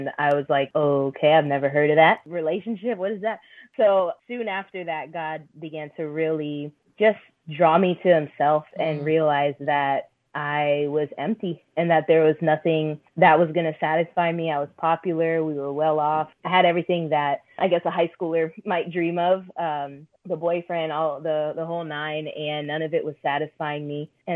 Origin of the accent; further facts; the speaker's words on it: Orlando, Florida, United States; Pretty much. I grew up in Orlando.